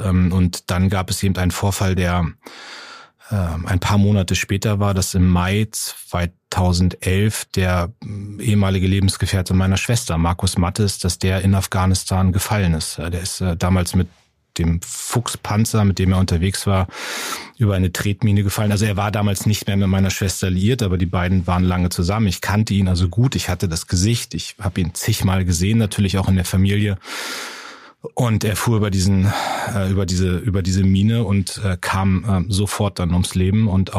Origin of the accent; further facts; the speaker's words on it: Munster, Lower Saxony, Germany; also born or lived in Soltau; ich bin in Munster geboren, also ich bin in Soltau geboren, im Krankenhaus, aber in Munster aufgewachsen, habe da mein Abitur gemacht, lebe da auch immer noch, bin da jede freie Minute.